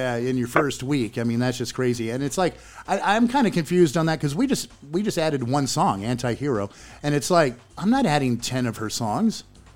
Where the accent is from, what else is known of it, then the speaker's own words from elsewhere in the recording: Memphis, Tennessee, United States; I'm actually from Tennessee. Are you? Yeah, I'm from Memphis. The other side of it, the icky part.